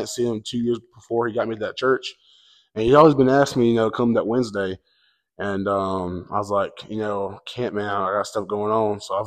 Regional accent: Cleveland, Alabama, United States; I'm from Cleveland, Alabama.

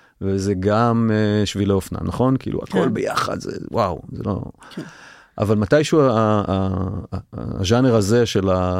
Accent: Tel Aviv, Tel Aviv District, Israel; אני גדלתי בתל אביב, גדלתי במזרח תל אביב. כן, גדלתי ברמת ישראל.

